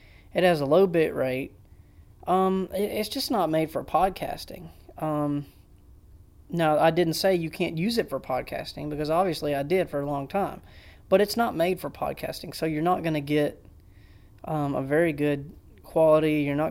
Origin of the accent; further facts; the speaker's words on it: the South, United States; And I'm from the South, so I call it a book bag.